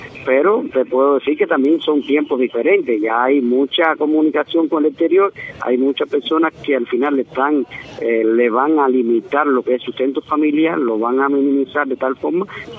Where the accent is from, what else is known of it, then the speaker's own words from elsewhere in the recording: Cuba; los que somos los cubanos aquí, que estamos pegados acá a la población, dentro de la población